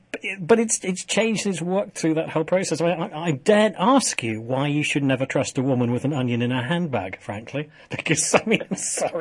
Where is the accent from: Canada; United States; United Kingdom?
United Kingdom; being British, of course, we think, we can't talk about that on the radio.